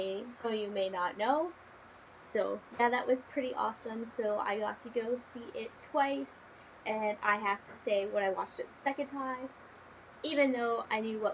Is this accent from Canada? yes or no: yes; Port Hope, Ontario, Canada; who actually won tickets to a private screening in my hometown of Port Hope.